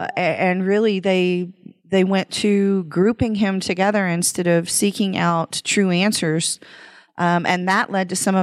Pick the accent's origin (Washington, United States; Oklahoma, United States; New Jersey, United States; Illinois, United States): Oklahoma, United States; Choctaw; moved away; We moved from Oklahoma, our beloved hometown of Choctaw. Go Jackets.